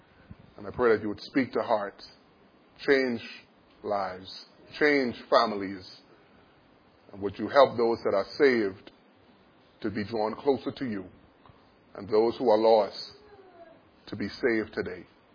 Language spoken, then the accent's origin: English; Nassau, New Providence, Bahamas; so I am from Nassau, Bahamas.